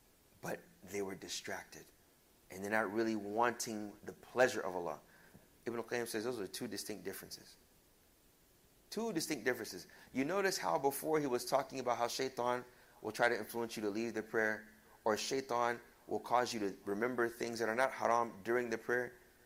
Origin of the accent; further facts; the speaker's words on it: Arlington, Texas, United States; born there; My parents came to this country. I was born in Arlington, Texas. My parents came from Ghana, then went to Chicago